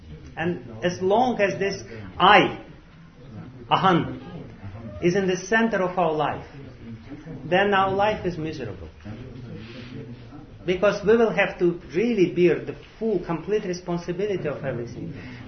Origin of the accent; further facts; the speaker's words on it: Russia; We are in Germany, you know, we should be right in time. You know, and I'm from Russia.